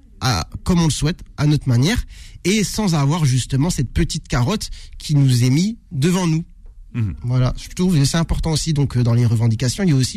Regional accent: Tourcoing, Hauts-de-France, France; now in Paris, France; moi, je viens de Tourcoing, je viens du Nord, j'ai pas une famille de médecins

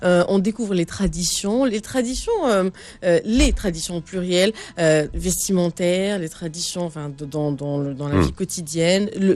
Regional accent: Tlemcen, Tlemcen Province, Algeria; also born or lived in Oran; On a commencé par Tlemcen, la ville où j'habite, où ma famille habite, où j'ai grandi aussi un peu.

